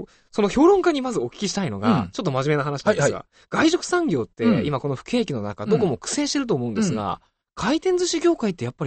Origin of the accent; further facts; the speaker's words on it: Saitama, Japan; それと同様に僕地元埼玉なんです